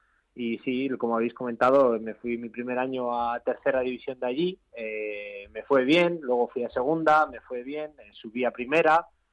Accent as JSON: {"language": "Spanish", "town": "El Álamo", "region": "Community of Madrid", "country": "Spain", "tie": "born or raised there", "also_born_or_lived": "Ciudad Real", "said": "Yo soy español, madrileño, bueno, soy manchego también, que nací en Ciudad Real, pero bueno, me considero madrileño, llevo toda la vida viviendo en el Álamo y no, yo soy español y de aquí de Madrid."}